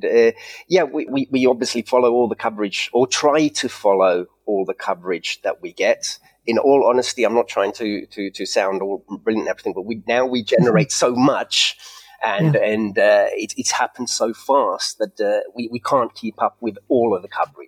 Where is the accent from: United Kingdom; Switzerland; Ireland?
United Kingdom; England; But you can understand why growing up in England